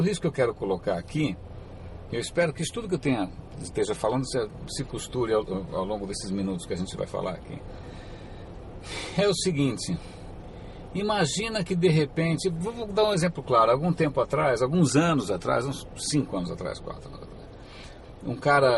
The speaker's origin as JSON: {"language": "Portuguese", "region": "São Paulo", "country": "Brazil", "tie": "born or raised there", "said": "eu tenho bastante carinho pela região central da cidade, que é onde eu nasci e onde eu cresci. Quando eu nasci, meus pais moravam na Nestor Pestana, no Centrão. Depois foram morar na Avenida São Luís, do lado do Copan, do lado do Edifício Itália."}